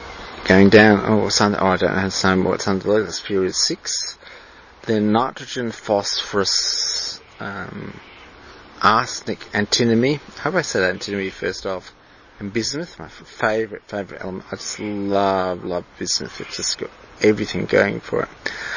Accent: Australia; I'm bloody Australian.

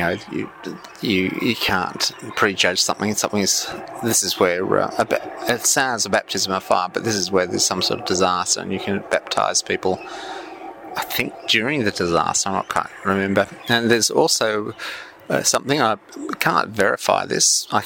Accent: Australia; I'm Australian, but from an Irish Catholic convict background.

